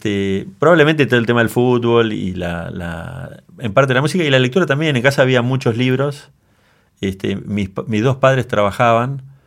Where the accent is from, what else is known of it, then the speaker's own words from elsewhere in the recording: Bariloche, Río Negro, Argentina; also born or lived in Buenos Aires / Iguazú; nací en Bariloche, viví en Buenos Aires, volví a vivir a Bariloche, sí. Viví en Iguazú 3 años.